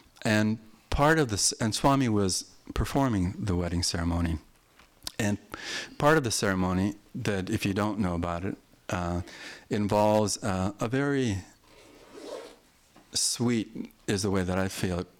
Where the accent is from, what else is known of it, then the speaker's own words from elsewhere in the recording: Winnipeg, Manitoba, Canada; I grew up in Winnipeg, Canada. Snow was like a friendly experience of driving on.